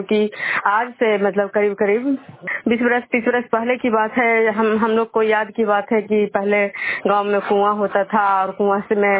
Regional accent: Nalanda, Bihar, India; मैं विष्णु प्रोग्राम खजरा पंचायत नालंदा जिला नरनौसा प्रखंड के निवासी हूँ।

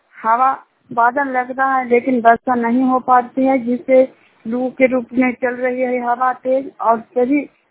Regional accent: Jinyan, India; जिन्यान गांव के रहने वाली हूँ।

